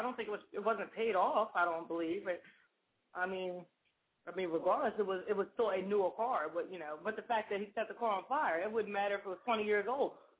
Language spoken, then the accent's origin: English; Delaware, United States; No, I'm from Delaware.